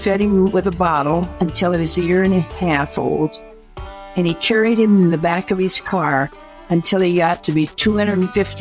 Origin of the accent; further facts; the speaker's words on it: Miles City, Montana, United States; His second race was in Miles City, Montana, which is my hometown. And when I was growing up, we had many entertaining things at a rodeo.